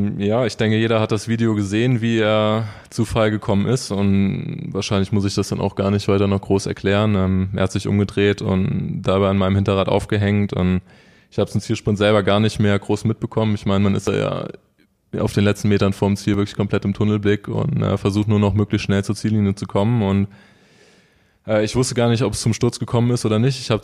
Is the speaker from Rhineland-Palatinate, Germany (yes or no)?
yes; Neuwied, Rhineland-Palatinate, Germany; born there; Ich bin gebürtig aus Neuwied